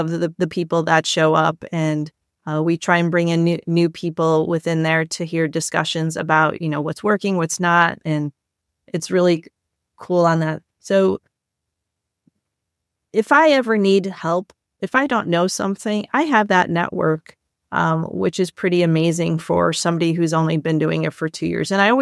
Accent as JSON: {"language": "English", "town": "Chicago", "region": "Illinois", "country": "United States", "said": "I'm from originally from Chicago and he's in Chicago. So I reached out and said, hey, I'm a Chicago person."}